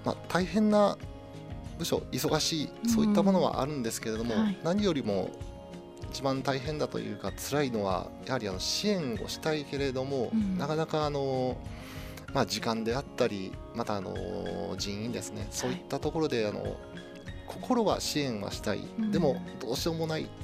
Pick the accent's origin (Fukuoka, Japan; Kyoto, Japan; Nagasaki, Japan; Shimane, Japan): Kyoto, Japan; Maizuru; 私も、舞鶴出身で、舞鶴生まれの舞鶴育ちで海上自衛隊に入隊しました。